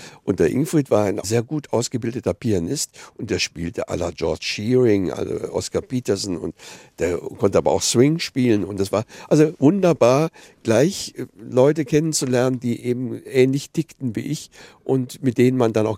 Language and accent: German; Vienna, Austria; also als ich als Kind in Wien aufwuchs, zwischen 1940, also meinem vierten und meinem neunten Lebensjahr bis 45